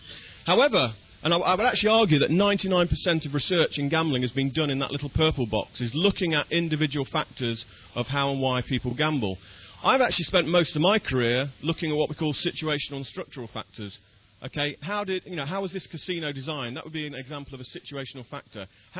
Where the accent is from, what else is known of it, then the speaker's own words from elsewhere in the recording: Loughborough, East Midlands, United Kingdom; interviews with just eight fruit machine gamblers in Loughborough. I mean, that was my hometown.